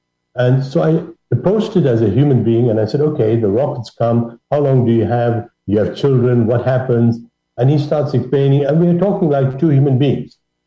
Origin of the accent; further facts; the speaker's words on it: South Africa; They forgot that I am not Jewish, I'm South African, Muslim, all that kind of stuff.